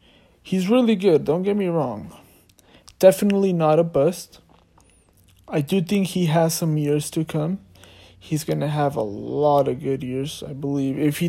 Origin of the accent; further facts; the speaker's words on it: Fontana, California, United States; I'm from Fontana, so it's kind of close by.